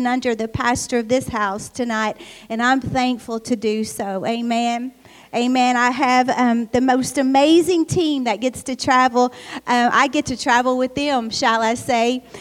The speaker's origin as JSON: {"language": "English", "town": "Berea", "region": "Kentucky", "country": "United States", "said": "I'm from Berea, Kentucky"}